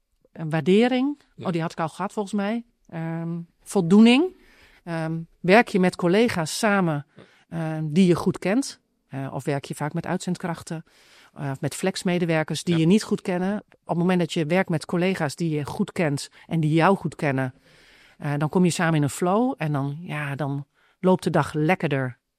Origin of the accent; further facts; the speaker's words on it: Drenthe, Netherlands; in de omgeving waar ik vandaan kom, Drenthe